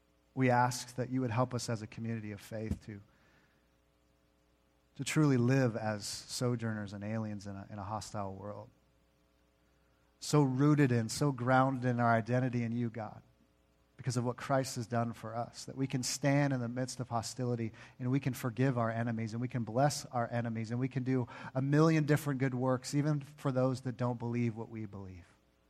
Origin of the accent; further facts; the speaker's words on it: California, United States; Well, I grew up in Southern California.